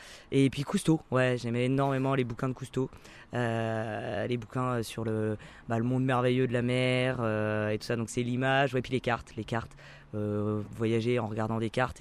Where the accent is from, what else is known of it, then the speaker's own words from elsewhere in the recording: Centre-Val de Loire, France; j'ai grandi en Sologne, donc c'était plutôt chasse-pêche, forêt et étang. Et on voyageait pas du tout dans ma famille, on était une famille nombreuse.